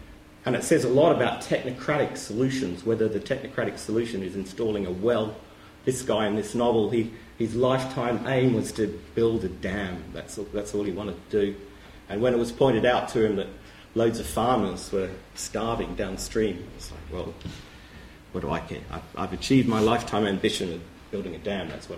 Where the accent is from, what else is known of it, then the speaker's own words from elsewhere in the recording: Australia; I'm Australian